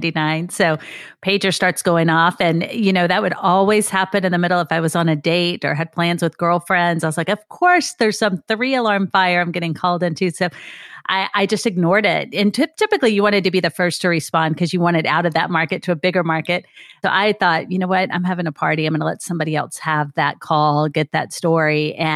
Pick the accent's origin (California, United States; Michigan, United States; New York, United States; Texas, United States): Texas, United States; Grand Prairie; trying to get a hold of me from Grand Prairie. That's my hometown, but it was several hundred miles away.